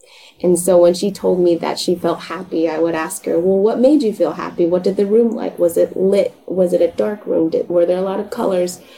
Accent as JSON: {"language": "English", "country": "Vietnam", "first_language": "Vietnamese", "second_language": "English", "said": "You know, Vietnamese was my first language. English was not my first language. And I remember thinking as a young girl that I prefer to express myself in the written word"}